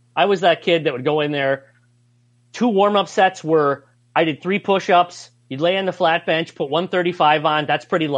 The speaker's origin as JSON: {"language": "English", "region": "Midwest", "country": "United States", "said": "I mean, we're all from the Midwest. So when you leave the Midwest and go anywhere sunny, you feel like you're in a different world."}